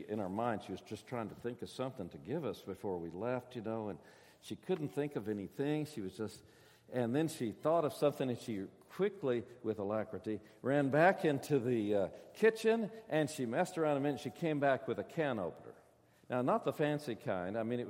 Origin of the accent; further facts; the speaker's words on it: Fordyce, Arkansas, United States; born there; But when I was just a kid, I was born in Fordyce, Arkansas, which is the end of the Cotton Belt down south and Cotton Belt Railroad down south, a little county seat town.